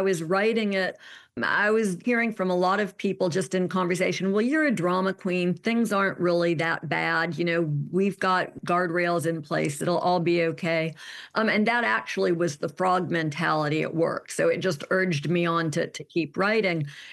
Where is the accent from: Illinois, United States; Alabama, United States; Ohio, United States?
Alabama, United States; So I'll use my home state as an example. The governor's race in Alabama this year